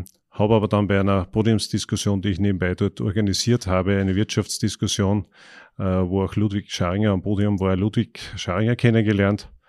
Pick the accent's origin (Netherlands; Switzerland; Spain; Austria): Austria; Micheldorf, Upper Austria; also born or lived in Kirchdorf; In Kirchdorf, ja. War die Bezirkshauptstadt, bin ich geboren, aufgewachsen in Micheldorf, in einem Forstgut. Und meine Mutter hatte dort eine Dienstwohnung. Und es waren sehr einfache, aber sehr gute Verhältnisse.